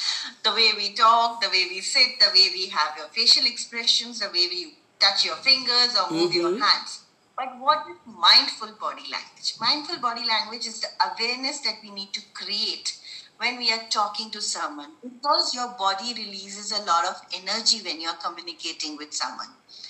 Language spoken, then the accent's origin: English; Gurugram, Haryana, India; I'm from Gurgaon, Haryana.